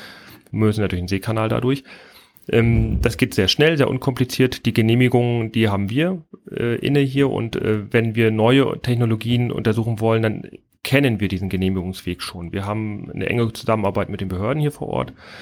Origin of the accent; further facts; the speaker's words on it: Kühlungsborn, Mecklenburg-Vorpommern, Germany; Also ich bin in Kühlungsborn aufgewachsen, bin Wassersportler schon immer gewesen durch und durch